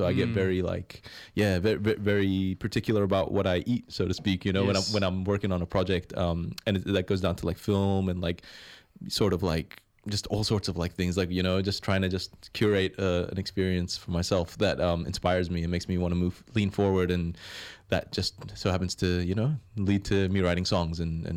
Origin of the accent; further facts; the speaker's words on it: New Zealand; my high school experience as a Kiwi Iraqi kid